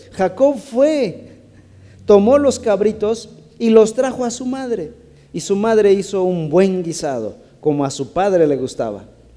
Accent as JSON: {"language": "Spanish", "country": "Mexico", "said": "No digamos, ay, ahí que es, al ahí se va, como buen mexicano, ¿no? Ya nos ganamos la etiqueta de al ahí se va."}